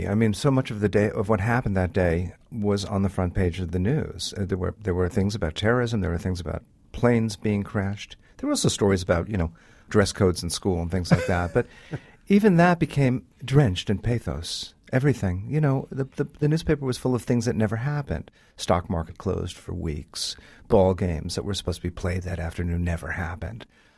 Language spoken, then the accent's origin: English; New York, United States; I'm a New Yorker. I've lived there my whole life.